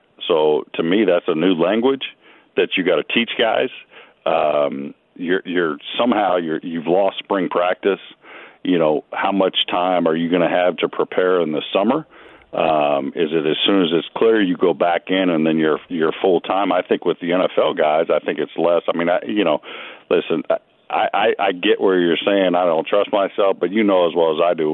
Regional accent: California, United States; where I grew up in California

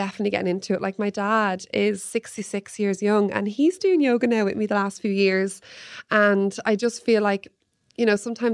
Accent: Wexford, County Wexford, Ireland; I'm from Wexford, I'm born and bred, I'm definitely a lot on the East Coast

